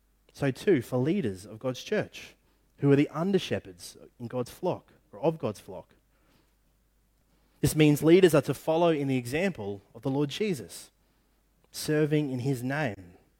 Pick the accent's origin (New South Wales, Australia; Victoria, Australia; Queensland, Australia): Queensland, Australia; of the realities of growing up in North Queensland are cyclones, and it's cyclone season right at the minute.